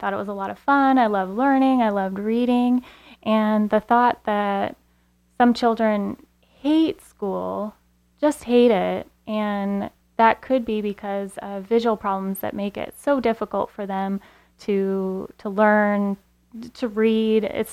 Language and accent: English; Chico, California, United States; I've been back in Chico for about 2 years, my hometown, happy to be back